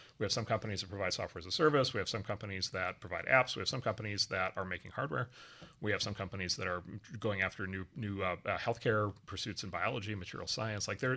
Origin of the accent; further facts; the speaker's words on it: Midwest, United States; I grew up in the rural Midwest. I grew up in Trump country.